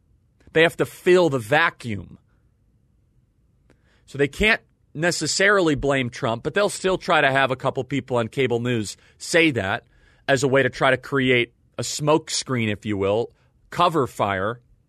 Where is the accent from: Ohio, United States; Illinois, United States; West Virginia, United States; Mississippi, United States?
Illinois, United States; I grew up in Illinois, where we have term limits in Illinois.